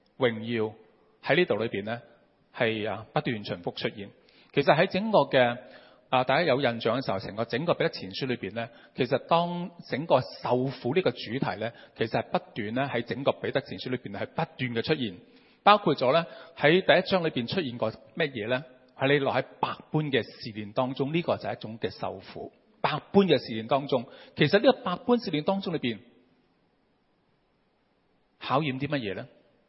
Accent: Hong Kong; 去帮我们香港人，特别香港里面的

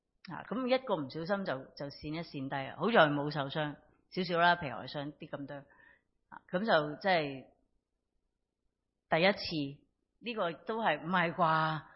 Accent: Hong Kong; 我哋嘅香港有好多好嘢嘅，而且我哋香港人有好多好嘅质素嘅。

